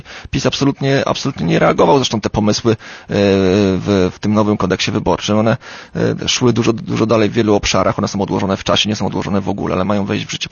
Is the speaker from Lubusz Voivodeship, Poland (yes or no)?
no; Słupsk, Pomeranian Voivodeship, Poland; No to ja jestem ze Słupska, widzę Słupsk na przestrzeni lat